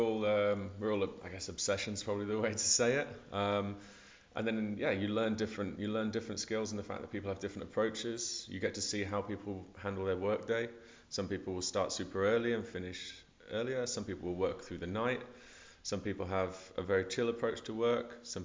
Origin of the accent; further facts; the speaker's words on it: Stamford, East Midlands, United Kingdom; one half of the stencil art duo … We're from a little place called Stamford in the UK, which is in the Midlands.